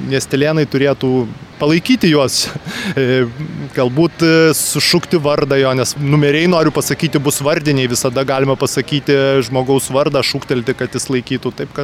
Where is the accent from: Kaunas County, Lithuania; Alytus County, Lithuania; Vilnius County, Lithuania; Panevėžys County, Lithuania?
Alytus County, Lithuania; o mesgi esam dzūkai, taigi parodykim, kokie mes esam miesto svečiams